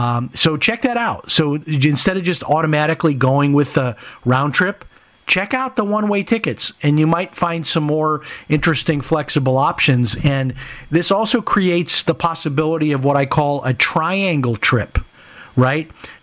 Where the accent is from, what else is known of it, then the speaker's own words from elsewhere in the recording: Chicago, Illinois, United States; I grew up in Chicago. I remember going to Aldi's as a kid.